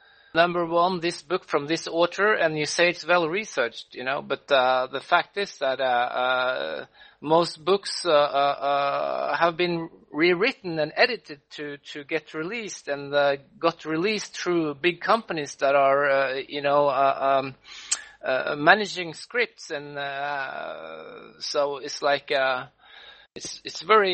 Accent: Norway; English is a second language; now in France; I'm actually living in France, so I grew up in Norway.

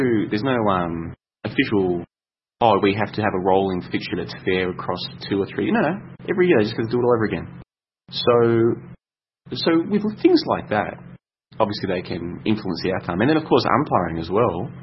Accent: Australia; Because I'm Australian, it should be easy for me.

